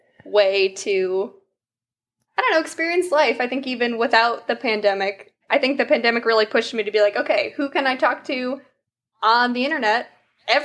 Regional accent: Vermont, United States; I'm from Vermont. It's not the Midwest. And so I'm hoping to move, you know, coastal again.

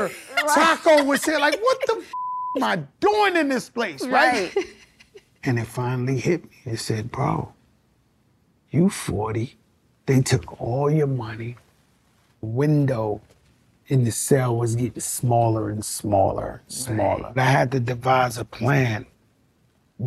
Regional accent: New York, United States; now in Miami, United States; I'm from New York, but my residence is Miami.

